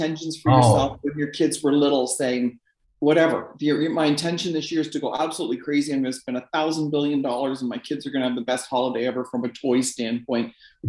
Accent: Ontario, Canada; born there; I'm a Canadian, I was born near the Detroit border.

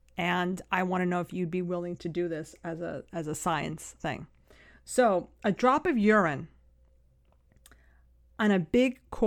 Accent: Manhattan, New York, United States; I mean, I grew up in Manhattan, yeah.

